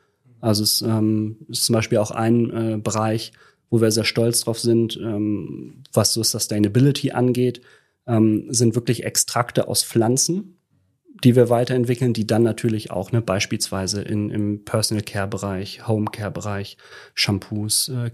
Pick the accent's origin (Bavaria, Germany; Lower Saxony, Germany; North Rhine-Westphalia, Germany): Lower Saxony, Germany; now in Hamburg, Germany; ich komme wirklich aus Südniedersachsen, kleines Dorf, ne, bin dann irgendwann nach Hamburg gezogen.